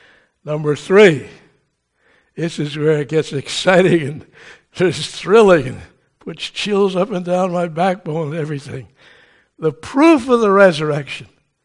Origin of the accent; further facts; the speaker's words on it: Connecticut, United States; Actually, that was displayed here in Connecticut. Did you know that? Right down in my hometown.